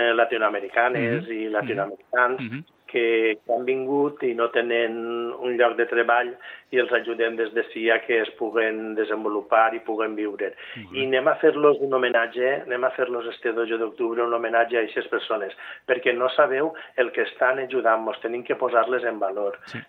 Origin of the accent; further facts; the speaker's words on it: Valencian Community, Spain; nosaltres no som països catalans, sinó som una comunitat, que és la Comunitat Valenciana, i tot el que està passant en la política nacional també ens incumbeix a tots els valencians.